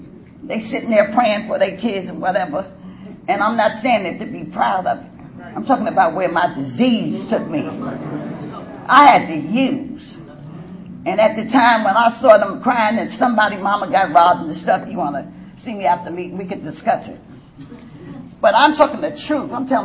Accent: New York City, New York, United States; I didn't come from that. I came from Harlem, and we have rooms, kitchenettes, you know, apartments.

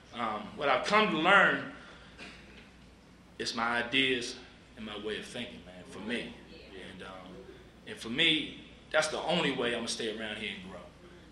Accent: Columbia, Maryland, United States; I grew up out in Columbia. That's where I got clean at.

